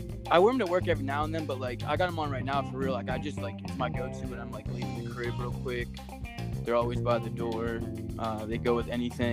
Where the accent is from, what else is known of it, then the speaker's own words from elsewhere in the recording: Pennsylvania, United States; also born or lived in Pittsburgh; So, I'm from the Poconos, like Northeast Pennsylvania.